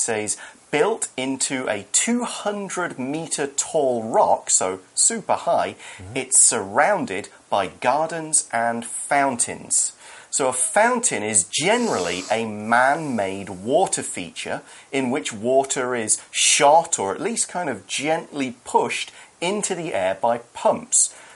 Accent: United Kingdom; So here's an example from my home country. Buckingham Palace in London

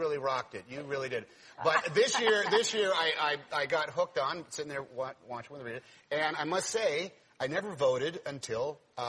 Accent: Oakland, California, United States; I like to say, I'm a white boy from Oakland, but I am from Oakland, you see.

